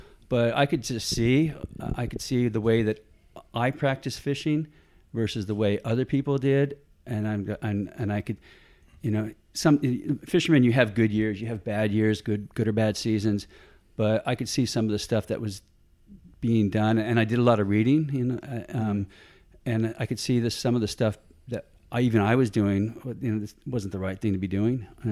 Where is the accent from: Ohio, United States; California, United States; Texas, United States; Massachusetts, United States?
California, United States; San Diego; moved away as an adult; now in Australia; Yeah, so I grew up in San Diego, California. I'm a Yankee once upon a time, now an Aussie.